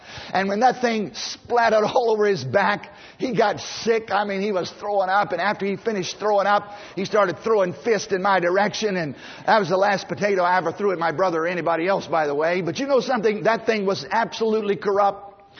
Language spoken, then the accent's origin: English; Virginia, United States; Now, my brother and I, we grew up in Southside, Virginia on a farm, and we raised our own potatoes.